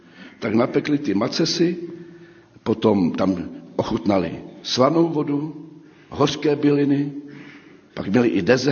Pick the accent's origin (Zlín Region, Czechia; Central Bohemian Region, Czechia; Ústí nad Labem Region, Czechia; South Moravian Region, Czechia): Zlín Region, Czechia; Zlín; ze Zlína, akorát jsem si nedovedl představit, jak můžou stavit jako dítě ty chýše na ty sedlové střeše.